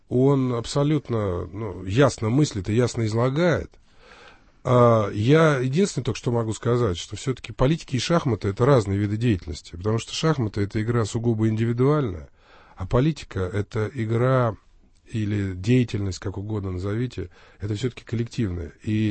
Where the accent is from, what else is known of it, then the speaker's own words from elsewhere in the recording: Sochi, Krasnodar Krai, Russia; born there; но как уроженец города Сочи, и как человек, не понаслышке знающий, что происходит в Красной Поляне